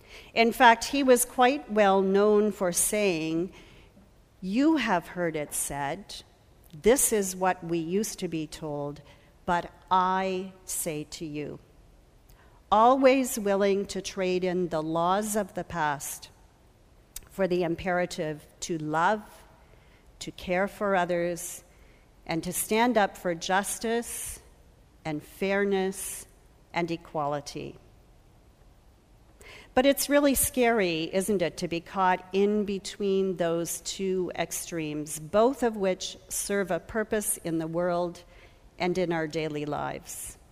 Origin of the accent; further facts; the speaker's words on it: Canada; For most of us as liberal Canadian Christians, there's nothing too shocking in those declarations.